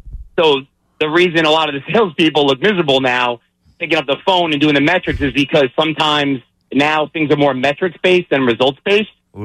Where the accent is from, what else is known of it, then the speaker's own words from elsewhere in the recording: Massapequa, New York, United States; now in Wausau, United States; I grew up in Massapequa. I live in Wausau